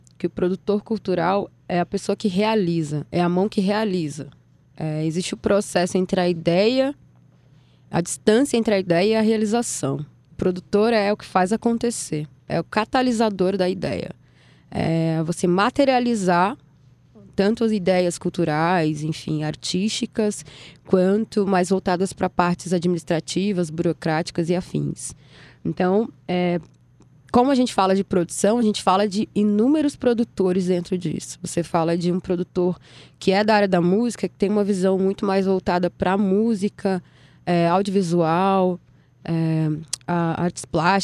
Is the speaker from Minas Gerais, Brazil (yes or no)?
yes; Minas Gerais, Brazil; Gente, sou mineira, tenho 28 anos